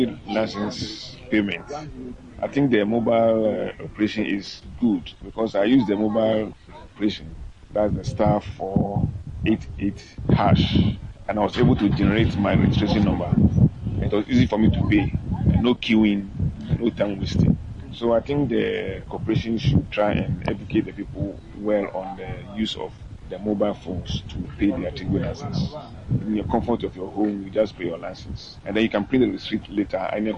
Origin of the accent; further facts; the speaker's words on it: Ghana; because we as a Ghanaian, we owe the unit ourselves.